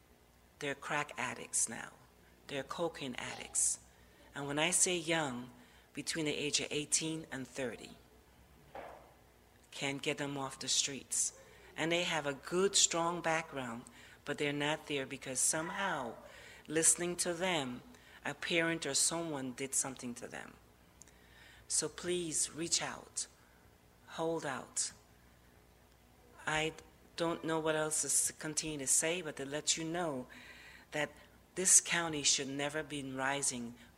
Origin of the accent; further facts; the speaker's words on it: Guyana; now in United States; Guyana, South America. I've been here for 50 years, that's telling my age.